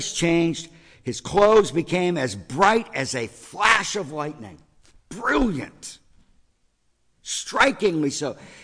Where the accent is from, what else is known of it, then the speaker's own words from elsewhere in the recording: Pennsylvania, United States; Mountains have always been a part of my life growing up around Pittsburgh, the Allegheny Mountains, the mountains of West Virginia.